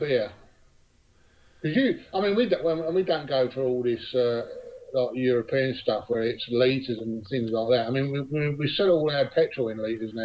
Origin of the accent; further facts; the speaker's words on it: Liverpool, North West England, United Kingdom; they do celebrate it in Liverpool quite a bit because we're not far from Ireland